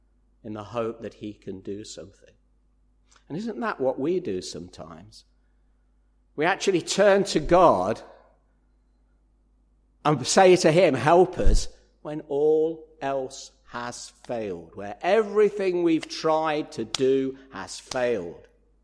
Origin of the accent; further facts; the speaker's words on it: England, United Kingdom; And being English, we all sort of go, oh dear